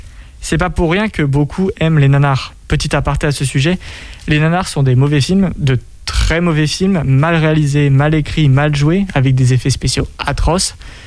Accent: France; j'accepte tout type de cinéma parce que je suis français

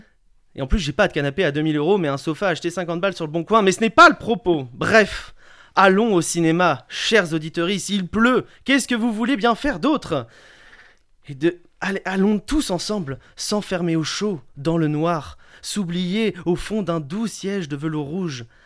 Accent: Pays de la Loire, France; now in Angers, France; chez moi, en Mayenne, on appelle ça juste une sortie

